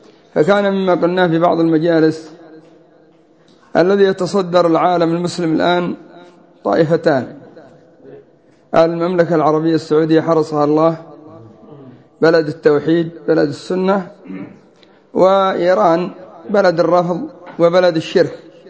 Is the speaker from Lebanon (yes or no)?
no; Yemen; يعني الأضرحة عندنا في اليمن، يعني قبر هود يزعمون أن من زاره 5 مرات أفضل من حج بيت الله الحرام